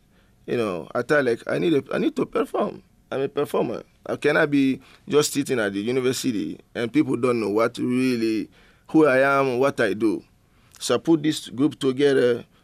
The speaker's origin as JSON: {"language": "English", "country": "Guinea", "tie": "born or raised there", "lives_now": "United States", "said": "I grew up in Guinea, West Africa."}